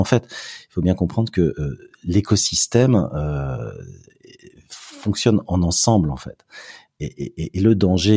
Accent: France; c'est les pouvoirs publics français, puisqu'on est français, et européens.

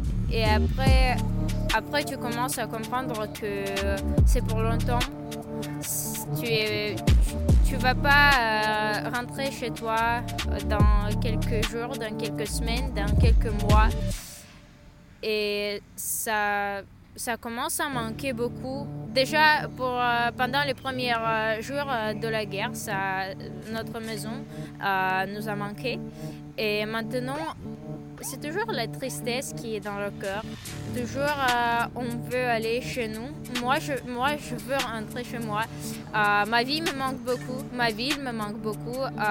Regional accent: Kharkiv, Kharkiv Oblast, Ukraine; now in Saint-Quentin, France; Mon pays natal était très important pour moi, toujours été. J'adore l'Ukraine, j'adore ma ville. C'est la ville grande, pas comme Saint-Quentin

